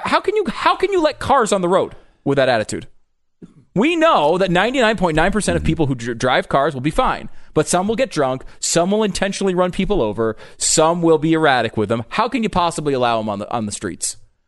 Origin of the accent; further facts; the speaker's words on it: Connecticut, United States; I grew up in Connecticut, where just there's not a gun culture there, really.